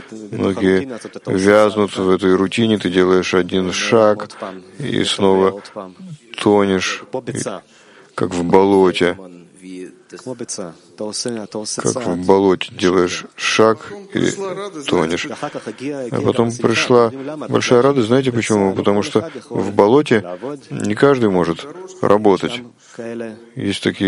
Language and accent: Russian; Germany; я из Германии.